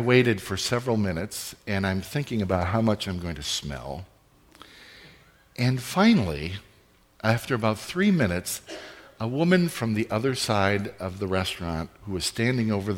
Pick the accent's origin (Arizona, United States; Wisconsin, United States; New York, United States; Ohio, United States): Wisconsin, United States; Sheboygan; my family and I made our semi-annual pilgrimage to my hometown in Wisconsin. And if I speak with a native tongue, I would say we went to Sheboygan, Wisconsin. That's how we talk back there, by the way.